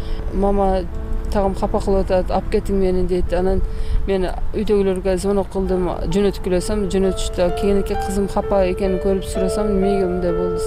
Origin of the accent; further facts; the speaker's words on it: Sülüktü, Batken Region, Kyrgyzstan; born there; Мен 1974 жылы Сүрүктүү шаарында төрөлгөнмүн.